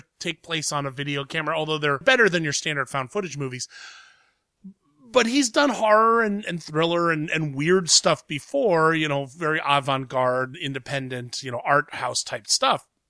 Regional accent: Columbus, Ohio, United States; it's finally made its way to my hometown, Columbus, Ohio

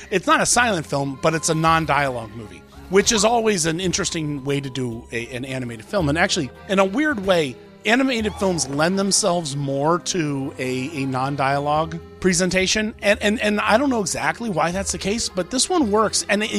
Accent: Columbus, Ohio, United States; it's finally coming to my hometown of Columbus, Ohio this weekend.

